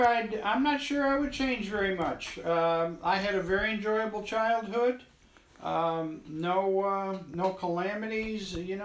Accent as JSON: {"language": "English", "town": "Trumansburg", "region": "New York", "country": "United States", "tie": "born or raised there", "said": "I was born on a farm near Trumansburg, New York. I was born in December of 1944. My father was a full-time farmer. My mother raised four children. I went to school in Trumansburg Central School."}